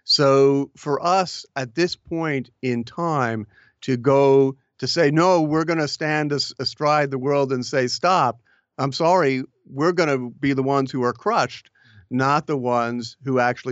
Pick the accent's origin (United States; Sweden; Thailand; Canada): Canada; I was coming from Canada, not like I was coming from, you know, behind the Iron Curtain